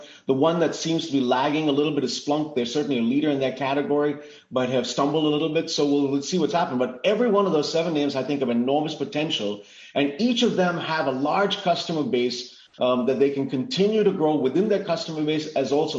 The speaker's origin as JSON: {"language": "English", "country": "India", "tie": "born or raised there", "said": "In the 1980s, I grew up in India."}